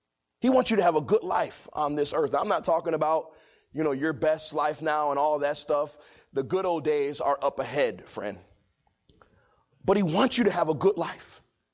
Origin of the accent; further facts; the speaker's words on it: Chicago, Illinois, United States; Because I'm from Chicago and everything is flat. And everything's made out of concrete and bricks.